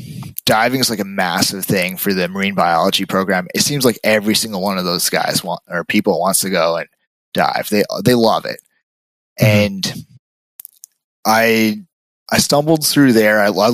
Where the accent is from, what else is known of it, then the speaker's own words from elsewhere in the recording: Montreal, Quebec, Canada; I'm from Montreal originally. Yeah, nowhere near the ocean.